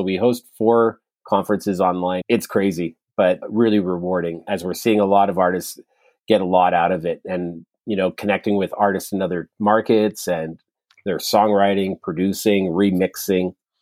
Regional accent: Edmonton, Alberta, Canada; now in Toronto, Canada; normally I'm in Toronto, but I'm actually back in Edmonton right now. I saw that you said I'm originally from Edmonton. I'm in Edmonton right now visiting family.

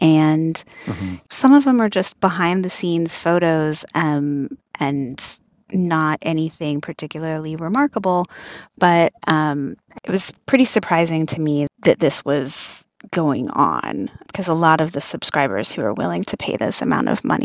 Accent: United States; But then, you know, on the other hand, I mean, I'm coming from the United States, you know, we at least give parents a lot of leeway

